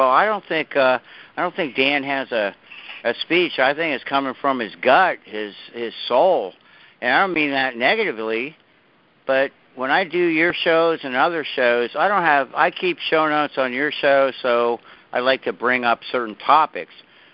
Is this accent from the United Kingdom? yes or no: yes; Scotland, United Kingdom; but I'm Scottish and I'm pissed.